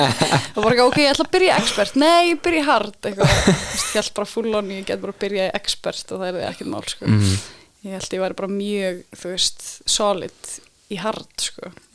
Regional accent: Reykjavik, Capital Region, Iceland; also born or lived in London; Ég fætt og uppalinn í Vesturbænum í Reykjavík og já, bjó á Ásfallagötu þegar ég var mjög lítil og svo fluttum við á Brekkustíg sem er bara eitthvað 300 metrum

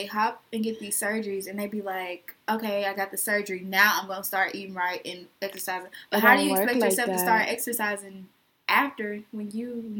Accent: Alabama, United States; Being that we are from Alabama, you know.

